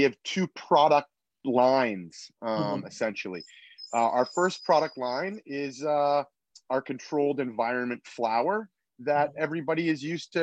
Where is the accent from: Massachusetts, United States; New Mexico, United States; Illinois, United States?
Massachusetts, United States; Boston; And that's why I'm a Bostonian who's doing business in Southern Oregon.